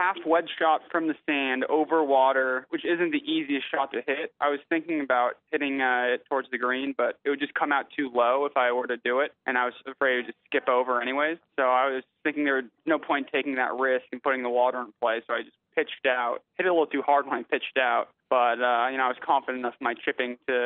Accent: United States; Ideally, I'd love to play in the U.S., you know, being an American, but I'm enjoying my time in Europe and in Asia

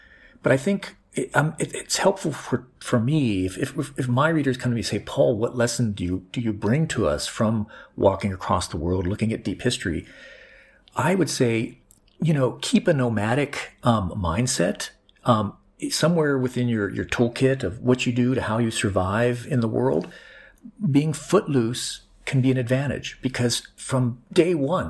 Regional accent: United States; my political identity as American

